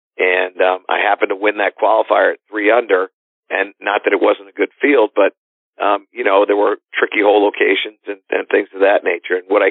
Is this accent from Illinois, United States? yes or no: no; Connecticut, United States; in Connecticut, which is my home state, that meant a great deal.